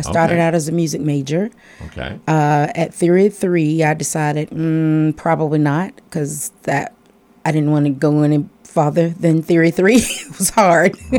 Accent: Jacksonville, Florida, United States; born there; I was born in Jacksonville, Florida

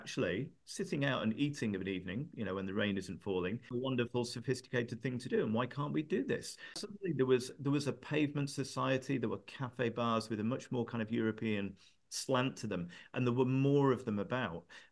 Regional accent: Manchester, North West England, United Kingdom; When I was growing up in Manchester

